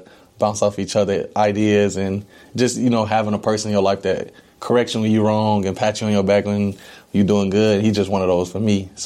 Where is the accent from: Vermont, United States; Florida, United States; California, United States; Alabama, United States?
Alabama, United States; Decatur; also born or lived in Dayton, Ohio; So I'm 23 years old. I was born in Dayton, Ohio, mm-hmm. but I was raised in Decatur, Alabama.